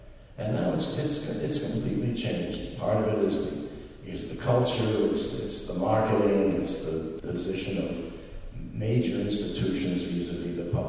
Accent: Boston, Massachusetts, United States; Koussevitzky, well, I grew up in Boston.

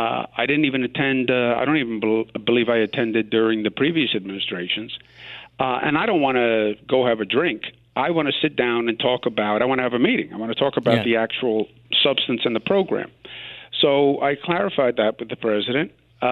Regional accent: Queens, New York, United States; But I'm a native New Yorker. I grew up in Queens.

